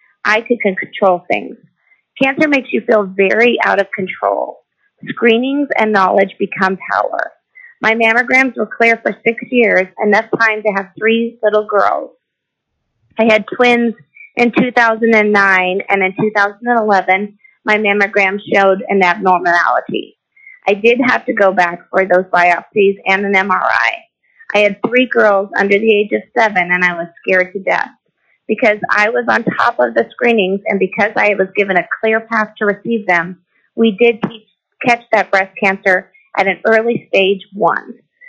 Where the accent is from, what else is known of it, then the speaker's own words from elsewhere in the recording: Fairbanks, Alaska, United States; I'm a third-generation Alaskan, born and raised in Fairbanks, Alaska